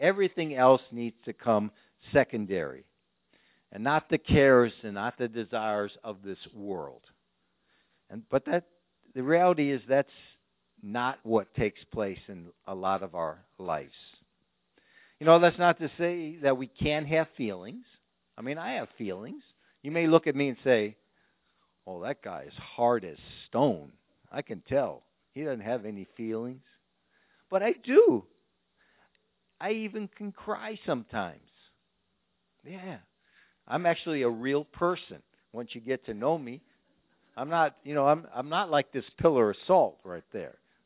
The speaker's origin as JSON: {"language": "English", "town": "Chicago", "region": "Illinois", "country": "United States", "tie": "born or raised there", "said": "So I'm a city boy, born and raised in Chicago, Illinois. Only thing I ever knew was sidewalks and parking lots, okay?"}